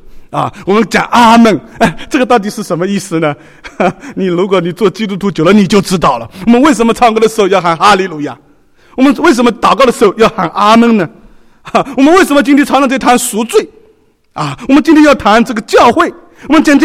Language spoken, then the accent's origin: Chinese; China; 那个美国人讲笑话我们中国人就不会笑，我们中国人讲笑话美国人也不会笑，因为这是跟文化有关系啊